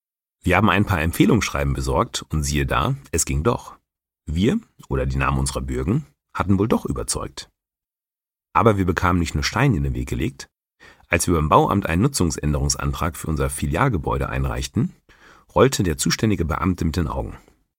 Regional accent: Rhede, North Rhine-Westphalia, Germany; Rede ist meine Heimatstadt. Und damals als 15-jähriger Münsterland

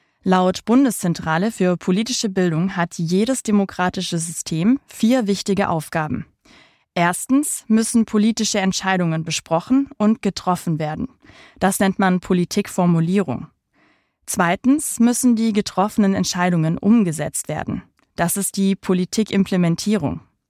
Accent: Sigmaringen, Baden-Württemberg, Germany; 2016, Sigmaring, meine Heimatstadt im Ländle.

